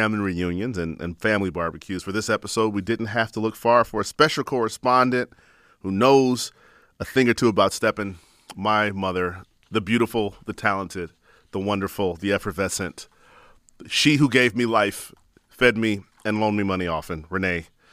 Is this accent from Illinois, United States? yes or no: yes; Chicago, Illinois, United States; they met up with my mom at our family home, where I grew up in Auburn Gresham, to hang out, to talk about some stepping, and learn some dance moves.